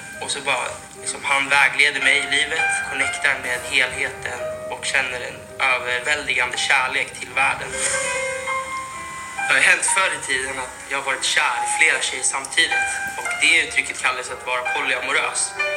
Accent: Stockholm, Stockholm County, Sweden; jag är 24 år gammal och jag kommer från Stockholm.

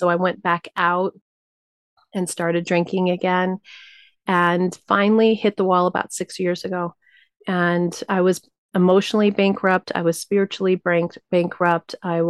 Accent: New Mexico, United States; I was raised Tibetan Buddhist in New Mexico.

